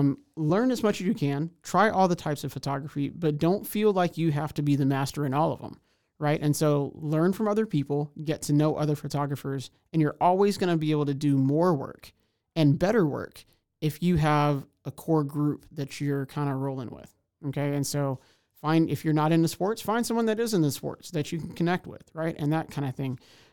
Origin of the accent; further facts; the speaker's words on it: Houston, Texas, United States; now in Waco, United States; I'm originally from Houston, Texas, so much larger place.